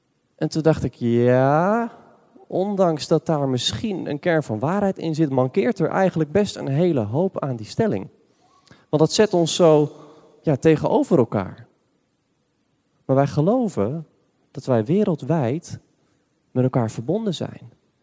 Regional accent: Lelystad, Flevoland, Netherlands; Ik kom uit Lelystad.

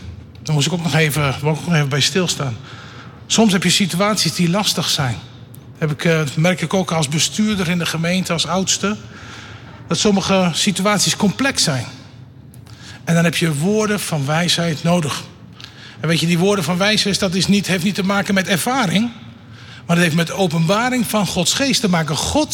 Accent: Netherlands; En zeker wij als Nederlanders, wij moeten wel daarin nuchter blijven.

